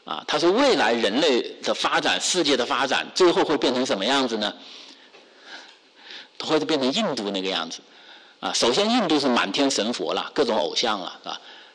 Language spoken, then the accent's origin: Chinese; China; 你看我在中国大陆长大，我在中国大陆受教育